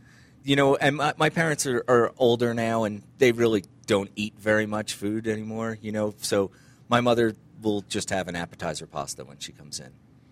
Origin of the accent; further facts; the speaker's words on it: New Jersey, United States; My mother's, my grandmother's, yes, and just the way we grew up in New Jersey.